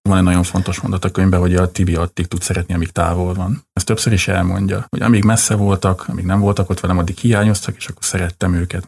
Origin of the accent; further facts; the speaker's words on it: Szentlászló, Baranya, Hungary; én is egy nagyon kicsi faluban nőttem föl, Szent Lászlón Baranya megyében, ahol hasonló volt a falu lakossága